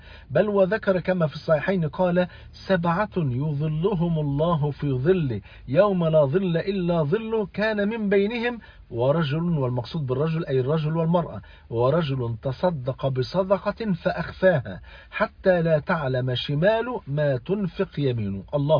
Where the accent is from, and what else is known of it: Egypt